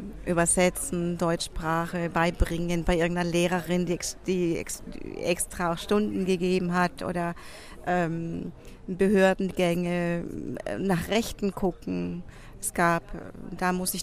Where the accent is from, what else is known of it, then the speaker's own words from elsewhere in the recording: Chile; also mitzuteilen, wir kommen aus Chile.